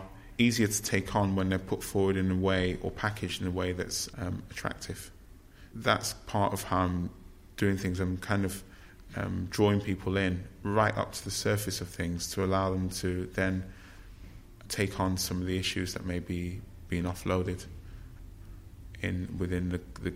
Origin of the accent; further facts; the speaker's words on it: United Kingdom; of African heritage, but born and raised in Britain. You know, growing up in the 70s and 80s